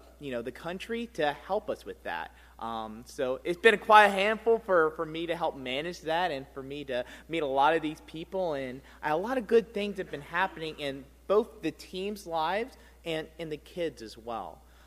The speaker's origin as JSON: {"language": "English", "town": "Franklin", "country": "United States", "tie": "born or raised there", "said": "I was born and raised here in Franklin, and God really called my heart to children there."}